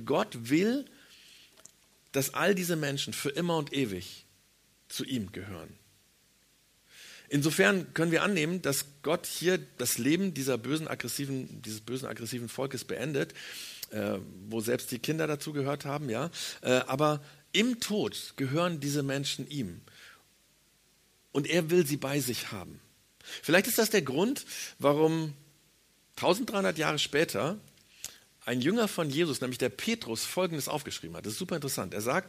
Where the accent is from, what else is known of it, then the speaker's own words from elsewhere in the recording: Germany; Wobei ich als Deutscher dann denke, naja, wenn es um ein böses Volk geht, das hatten wir ja hier in Deutschland auch.